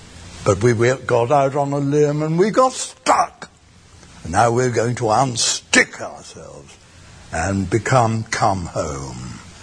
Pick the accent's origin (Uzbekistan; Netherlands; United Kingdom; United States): United Kingdom; England; I'm English, and the English have a reputation for being eccentric, somewhat at least in some circles.